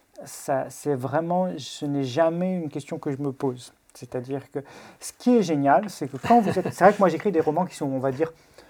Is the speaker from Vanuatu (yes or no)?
no; Lyon, Auvergne-Rhône-Alpes, France; puisque j'ai grandi, je suis né à Lyon, j'ai vécu à Lyon.